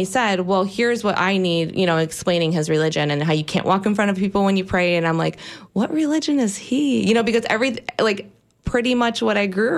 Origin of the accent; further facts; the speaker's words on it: Lansing, Michigan, United States; Lansing, Michigan.